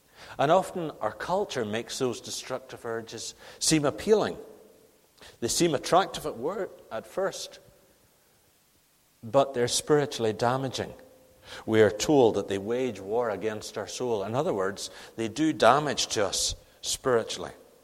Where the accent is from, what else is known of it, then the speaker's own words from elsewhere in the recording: Northern Ireland, United Kingdom; the features of growing up in Northern Ireland and of travelling through the countryside in Northern Ireland